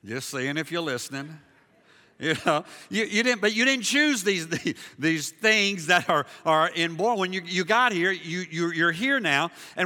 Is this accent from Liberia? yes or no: yes; Liberia; now in United States; I grew up in Africa. Most of you know that. I was born there.